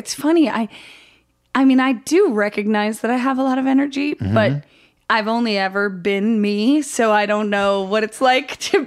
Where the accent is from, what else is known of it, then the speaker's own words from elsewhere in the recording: Oswego, New York, United States; So I grew up in Oswego, New York